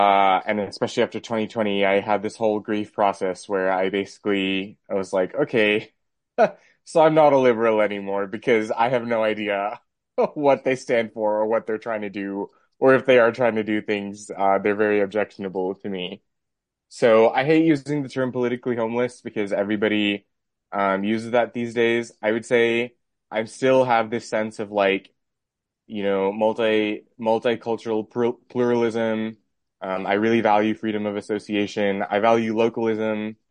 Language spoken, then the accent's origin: English; Arizona, United States; So classic late millennial. I was born and raised in Arizona. Went to college in Chicago.